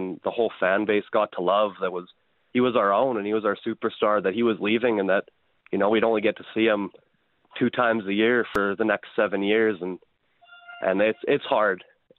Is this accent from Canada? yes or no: yes; Drumheller, Alberta, Canada; I'm from Drumheller